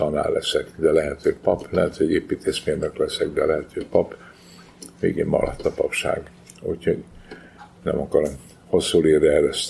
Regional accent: Kunszentmiklós, Bács-Kiskun, Hungary; born there; Hát nem győzök hálát adni azért, hogy normális jó családba születtem 1948-ban, a Kiskunság egyik városában, Kunszentmiklóson.

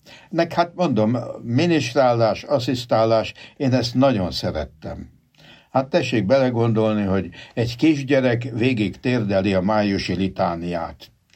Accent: Budapest, Hungary; Én a bazilikában nőttem föl, a budapesti bazilikában, és 5 éves korom fogva ott minisztráltam egészen a gimnazista koromig.

